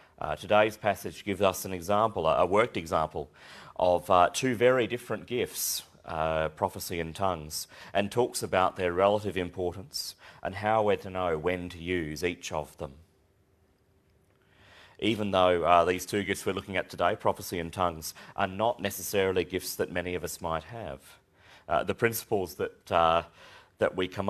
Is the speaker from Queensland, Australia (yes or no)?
yes; Queensland, Australia; As a Queenslander, and a proud Queenslander, I might add, I sometimes worry that here in Australia